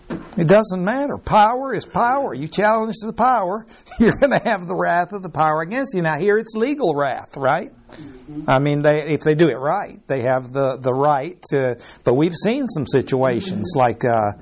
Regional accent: Mexico; I was raised in Mexico.

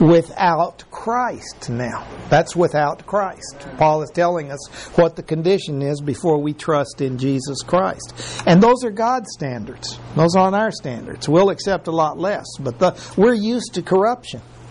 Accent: Mexico; But I was raised in Mexico

